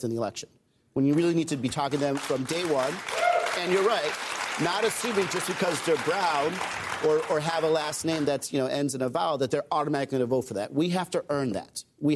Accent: Arizona, United States; But, you know, I grew up in Arizona. I was there for SB 1070.

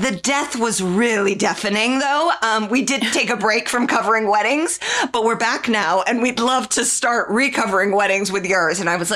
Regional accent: Indianapolis, Indiana, United States; now in Los Angeles, United States; And I'm from Indianapolis.

